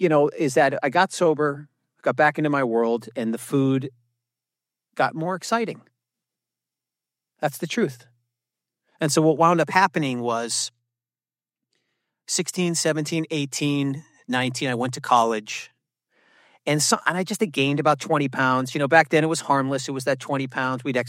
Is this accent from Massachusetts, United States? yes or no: yes; Massachusetts, United States; Anyways, I grew up in Boston, south of Boston, in a quiet Massachusetts town.